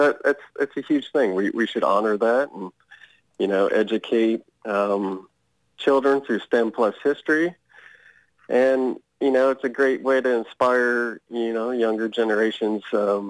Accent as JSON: {"language": "English", "town": "Tampa", "region": "Florida", "country": "United States", "tie": "born or raised there", "lives_now": "Jacksonville, United States", "said": "When I retired from the Navy, the plan was to move back to my hometown of Tampa, but we saw great opportunity here within Jacksonville"}